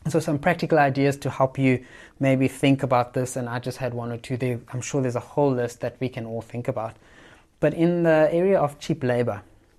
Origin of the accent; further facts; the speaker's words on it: South Africa; I'm not from South Africa as well. Well, I am from South Africa, but I have this fear.